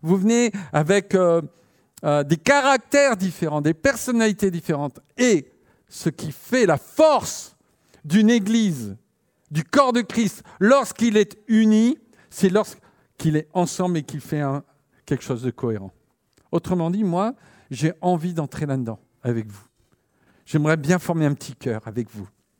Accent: Marcq-en-Barœul, Hauts-de-France, France; moi, je venais du quartier pauvre de Marc-en-Barœul, quartier ouvrier, vous voyez ?

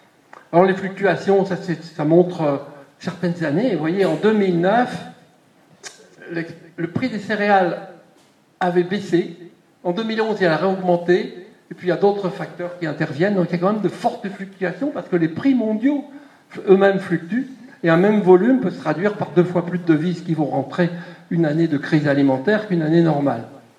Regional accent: Pays de la Loire, France; moi, je viens d'Anjou.

